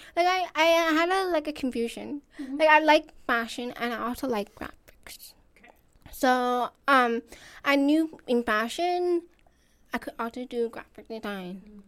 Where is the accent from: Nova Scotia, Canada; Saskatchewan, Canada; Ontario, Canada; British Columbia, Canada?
British Columbia, Canada; Vancouver; I am from Vancouver. I'm originally born and raised here